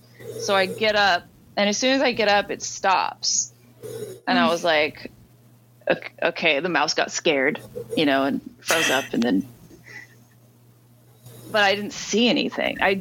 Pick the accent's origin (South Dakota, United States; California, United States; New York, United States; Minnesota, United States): California, United States; Again, I'm from California.